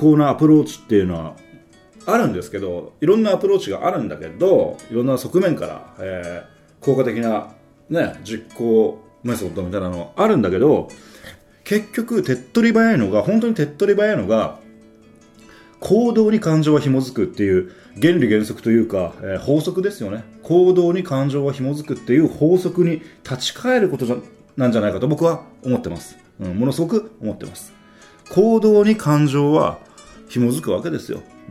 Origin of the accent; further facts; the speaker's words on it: Kurume, Fukuoka, Japan; 僕の地元の九州、僕は九州の福岡県の久留米が地元なんだけど、